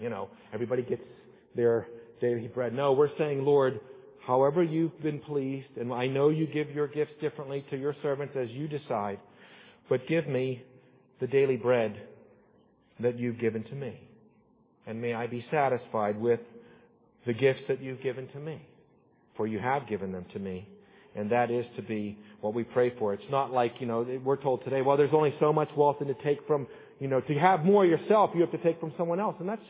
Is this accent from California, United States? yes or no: no; Pittsburgh, Pennsylvania, United States; growing up in Pittsburgh, and you like the Oakland Raiders.